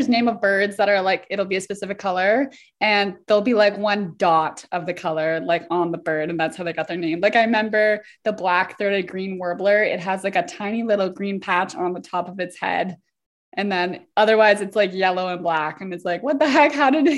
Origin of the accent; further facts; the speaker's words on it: Ontario, Canada; Like, I'm from Ontario and the blue jay will confuse me so many times